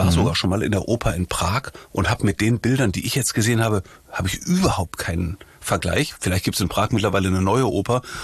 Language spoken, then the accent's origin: German; Rhineland, Germany; now in Hamburg, Germany; dass Hamburg meine Heimat geworden ist. Ja, ich bin im Rheinland groß geworden und ich habe bestimmt auch was Rheinisches, ne?